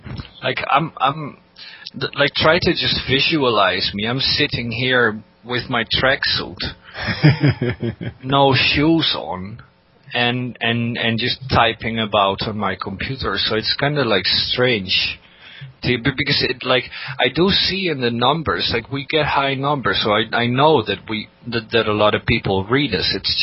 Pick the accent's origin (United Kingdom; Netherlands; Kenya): Netherlands; born there; English is a second language; I came here basically looking for a job because I was born in the Netherlands.